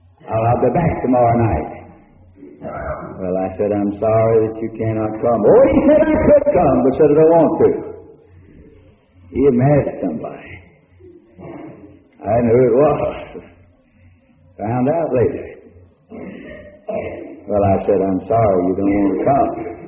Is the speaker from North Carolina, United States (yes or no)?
yes; Winston-Salem, North Carolina, United States; I was on a meeting in Tulsa in my hometown, Winston-Salem.